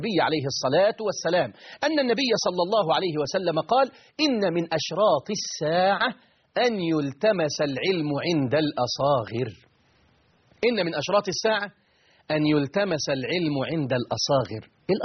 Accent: Egypt; عندنا في مصر بيقولوا اللي يرفس النعمة تزول عنه تروح منه.

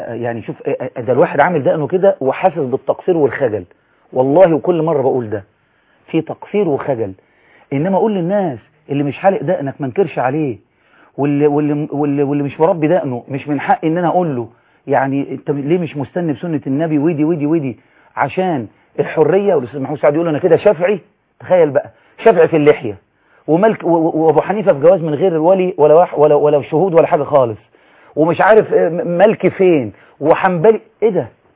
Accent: Egypt; بحكم ان احنا مصريين

